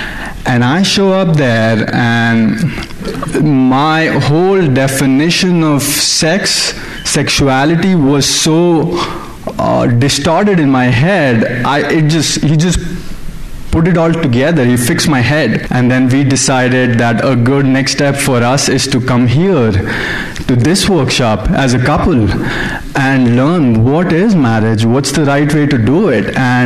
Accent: India; I originally come from India. I'm sure my accent gave it away.

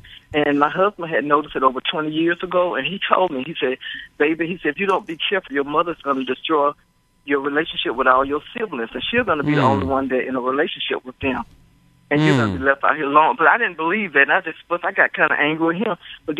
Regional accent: Georgia, United States; now in Washington, United States; I'm from Georgia, and I live in the Washington, D.C. area.

